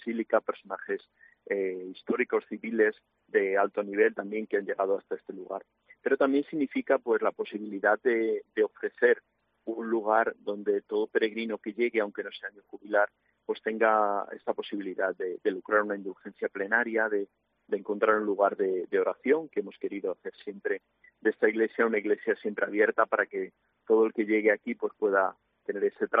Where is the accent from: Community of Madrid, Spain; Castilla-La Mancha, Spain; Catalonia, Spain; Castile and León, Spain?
Castile and León, Spain; Ávila; Y creo que nosotros los abulenses, como estamos tan acostumbrados